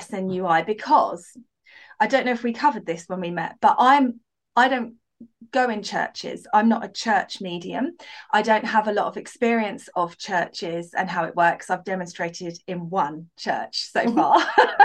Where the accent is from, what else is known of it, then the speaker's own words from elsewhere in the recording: United Kingdom; I will say that as a British medium, there are still quite a few, a large percentage, who don't believe and think we're all frauds, unfortunately.